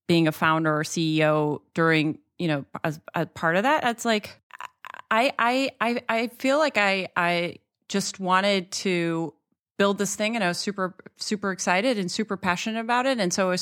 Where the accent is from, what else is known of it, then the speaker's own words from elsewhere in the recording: Alabama, United States; I don't have connections there. I grew up in Alabama to like Persian parents.